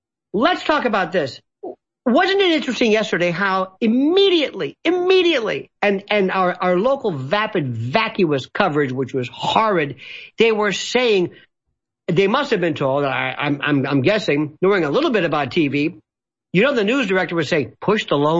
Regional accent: Florida, United States; David, I am a native Floridian. I'm from Florida.

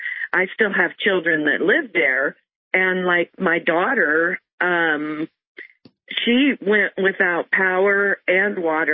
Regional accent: Cedar Rapids, Iowa, United States; So I was born and raised in the Midwest, Cedar Rapids, Iowa, as a matter of fact.

